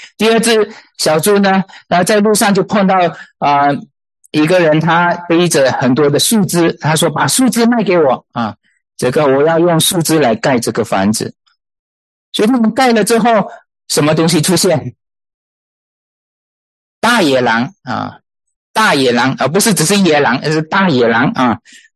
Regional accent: Malaysia; 我是从马来西亚来的

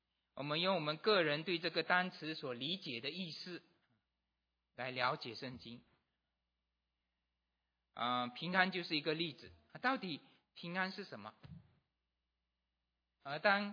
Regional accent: Miri, Sarawak, Malaysia; 我小的时候马来西亚是在梅里长大的啊，梅里是一个小地方

